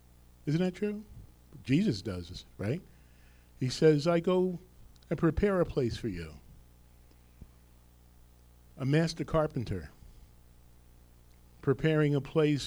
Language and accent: English; Rutherford, New Jersey, United States; if you know anything about North Jersey, I grew up in Rutherford